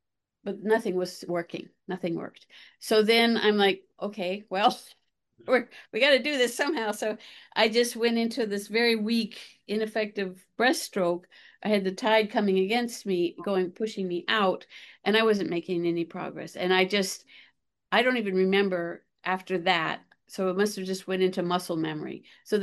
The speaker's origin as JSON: {"language": "English", "region": "Alaska", "country": "United States", "moved": "yes", "lives_now": "Hawaii, United States", "said": "So I've always been a swimmer. I'm originally from Alaska."}